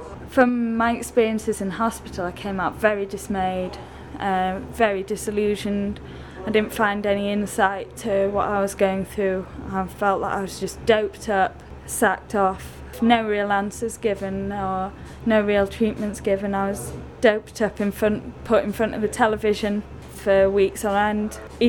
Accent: Yorkshire and the Humber, United Kingdom; I'm from West Yorkshire in England.

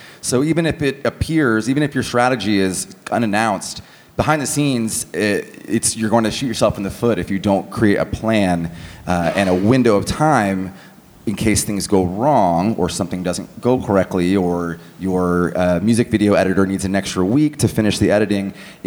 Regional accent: Portland, Oregon, United States; And I'm from Portland, Oregon. Anybody from the Northwest?

